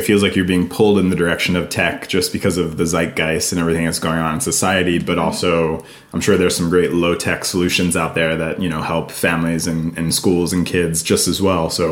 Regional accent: Pennsylvania, United States; I grew up outside of Philadelphia, but got placed in Philadelphia.

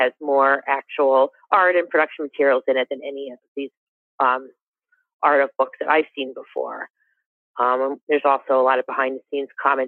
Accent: Philadelphia, Pennsylvania, United States; I'm from Philadelphia, so I spent a lot of time on the East Coast.

